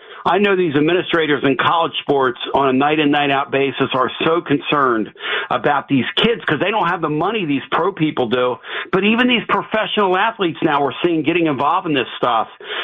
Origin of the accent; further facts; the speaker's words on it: Philadelphia, Pennsylvania, United States; I grew up in the Philadelphia area.